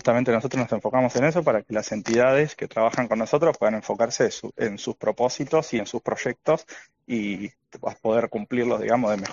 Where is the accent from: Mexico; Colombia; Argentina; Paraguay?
Argentina; Nosotros somos de Argentina